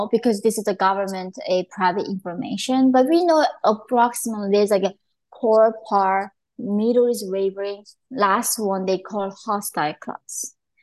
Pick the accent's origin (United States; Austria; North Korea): North Korea; So when I was growing up in North Korea, the most common song that we had to sing every day at our school